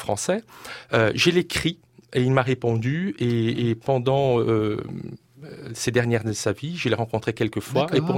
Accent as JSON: {"language": "French", "region": "Mato Grosso", "country": "Brazil", "tie": "born or raised there", "said": "je ne viens pas de la côte du Brésil, je viens de la côte, mais j'ai grandi dans le Mato Grosso, à quelques pas de cette grande réserve qui s'appelle le Xingu"}